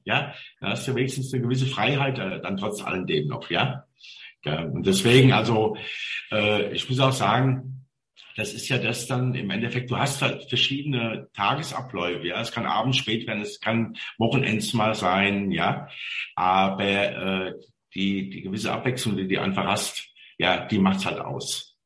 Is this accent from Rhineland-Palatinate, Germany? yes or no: yes; Mainz, Rhineland-Palatinate, Germany; Das ist meine Heimatstadt, ja. Also das ist mal ganz klar, ja. Ich habe Mainzer Blut in mir, ja, ich lebe die Fasnacht.